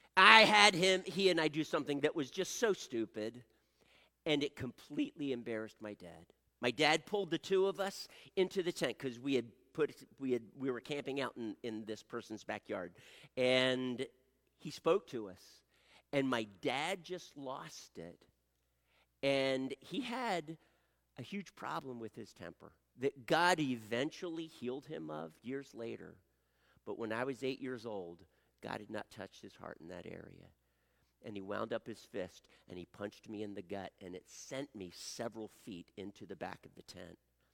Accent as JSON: {"language": "English", "town": "Wilmington", "region": "Delaware", "country": "United States", "said": "We're from Wilmington, Delaware, 1,000 miles north of here almost. And we came down here to vacation."}